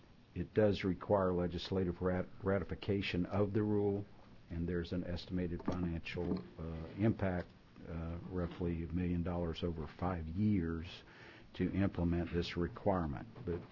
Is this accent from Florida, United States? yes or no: yes; Ocala, Florida, United States; born there; You know, I'm a Florida native, fifth-generation Floridian. I was born in Ocala.